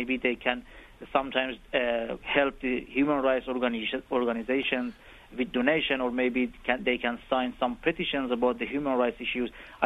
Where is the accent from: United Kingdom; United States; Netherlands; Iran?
Iran; I come from Iran